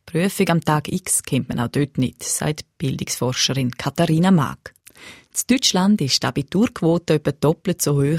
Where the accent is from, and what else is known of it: Switzerland